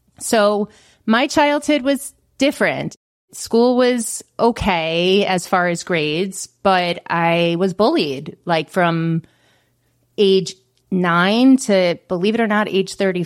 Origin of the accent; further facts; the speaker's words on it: New York, United States; moved away as an adult; now in Florida, United States; So I came from New York and then I moved to Florida at age 34.